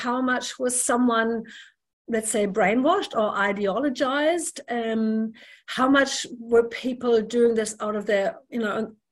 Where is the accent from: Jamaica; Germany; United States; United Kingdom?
Germany; I mean, I come from Germany.